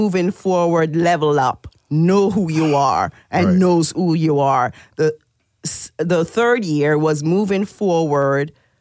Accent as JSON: {"language": "English", "country": "Jamaica", "said": "Yes, I am from Jamaica."}